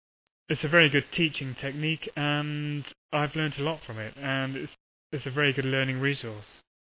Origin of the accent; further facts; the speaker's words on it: London, United Kingdom; I'm from London in the UK.